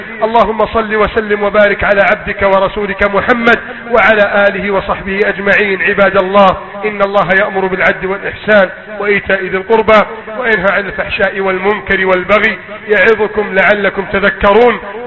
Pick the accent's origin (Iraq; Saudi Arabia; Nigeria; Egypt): Egypt